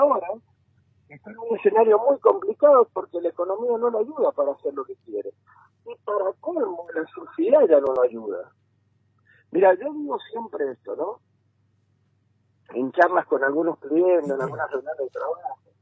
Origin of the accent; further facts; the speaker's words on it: Mendoza, Argentina; yo, que soy un tipo de Mendoza